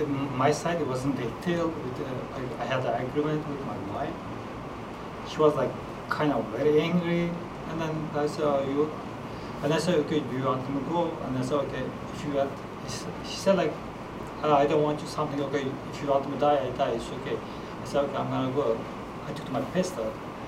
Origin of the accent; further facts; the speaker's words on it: Turkey; English is a second language; I know from I'm from Turkey